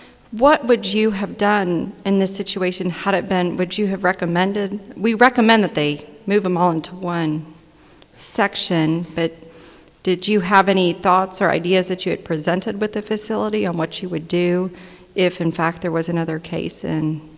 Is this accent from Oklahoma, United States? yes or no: yes; Oklahoma City, Oklahoma, United States; from Oklahoma City.